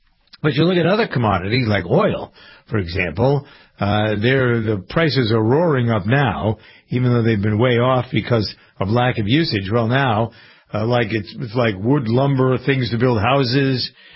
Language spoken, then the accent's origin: English; United States; I'm an American family farmer. I've been around cows all my life.